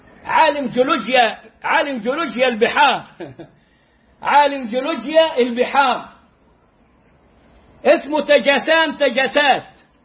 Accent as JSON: {"language": "Arabic", "country": "Egypt", "said": "كلنا يعرف حكاية الامواج اللي فوق البحر، وبنغني لها عندنا في مصر"}